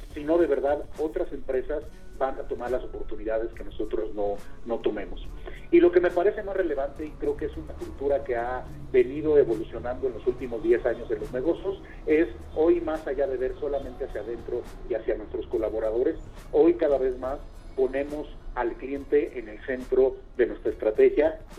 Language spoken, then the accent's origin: Spanish; Mexico; no podemos hacer mucho como mexicanos